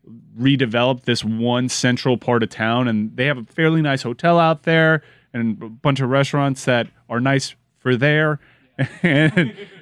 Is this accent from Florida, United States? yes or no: yes; Miami, Florida, United States; I'm from Miami, and it's just a different way of life out there.